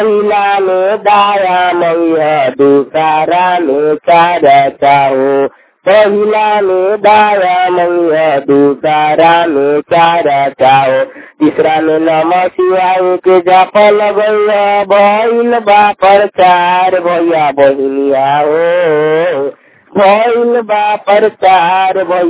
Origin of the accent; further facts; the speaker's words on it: Khajrat, India; मैं ग्राम खजरात के रहने वाला हूँ।